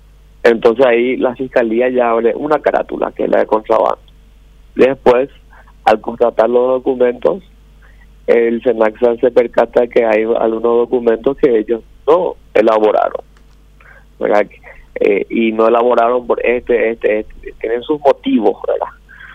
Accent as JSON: {"language": "Spanish", "country": "Paraguay", "said": "nunca estuve tan orgulloso como paraguayo"}